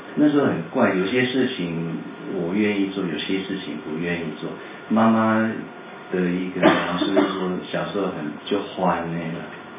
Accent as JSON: {"language": "Chinese", "region": "Taipei", "country": "Taiwan", "tie": "born there", "said": "我可以透露年纪，我1973年在台北出生"}